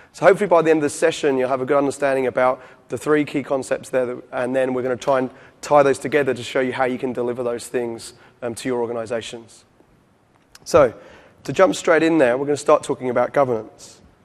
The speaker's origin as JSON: {"language": "English", "region": "London", "country": "United Kingdom", "also_born_or_lived": "Perth, Australia", "moved": "yes", "lives_now": "New York, United States", "said": "Obviously, I'm not from New York or New Jersey. I'm actually from London originally. I did have a stint in Australia for 8 years in Perth, so a little bit of a twang there. And now, obviously, I live very close to Times Square."}